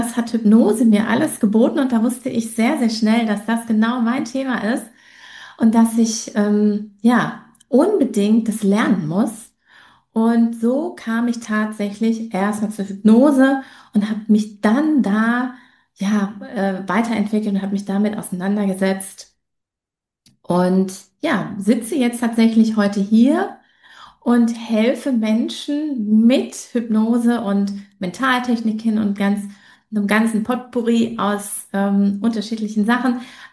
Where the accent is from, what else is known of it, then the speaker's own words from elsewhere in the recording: North Rhine-Westphalia, Germany; Ich komme ja aus dem Ruhrgebiet